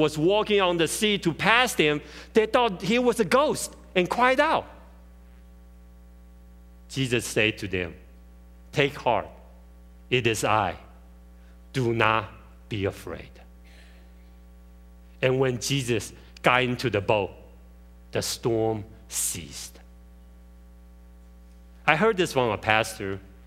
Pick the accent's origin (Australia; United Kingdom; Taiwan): Taiwan; now in United States; I was back in my home country of Taiwan in 1994.